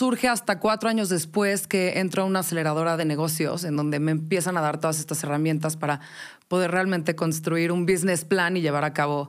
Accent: Mexico City, Mexico; Soy de la Ciudad de México.

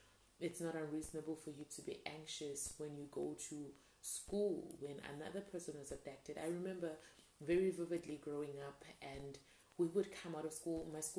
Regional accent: South Africa; We were from the same place here in South Africa, in my hometown, like my village, basically.

